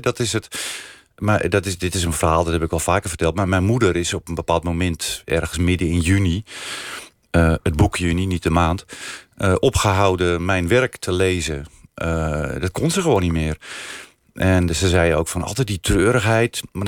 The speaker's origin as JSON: {"language": "Dutch", "region": "North Holland", "country": "Netherlands", "said": "zijn wij, mijn ouders zeker ook, en wij ook, broers, ik, mijn zus, zijn wij echte Noord-Hollanders."}